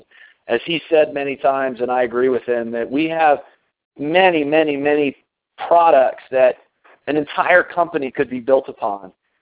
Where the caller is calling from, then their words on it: Colorado, United States; I am calling in from Colorado tonight.